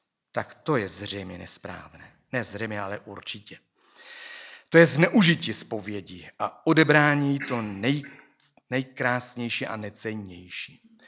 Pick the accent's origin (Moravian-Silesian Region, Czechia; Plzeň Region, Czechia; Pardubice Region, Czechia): Moravian-Silesian Region, Czechia; pocházím ze Severní Moravy, že tam to je hodně evangelické, silně evangelické. Já jsem velmi rád za ten kraj tam, Těšínsko a tak dále. Jsem opravdu rád, že pocházím odtamtud